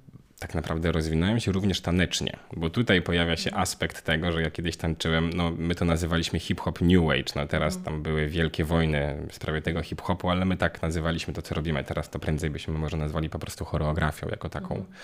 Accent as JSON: {"language": "Polish", "town": "Mońki", "region": "Podlaskie Voivodeship", "country": "Poland", "tie": "born or raised there", "also_born_or_lived": "Warsaw", "said": "Ja urodziłem się w Warszawie, stąd tak naprawdę pochodzę, natomiast wychowałem się na Podlasiu, ponieważ moja mama jest z Podlasia i tam mieszkaliśmy sobie w takiej małej miejscowości Moniki."}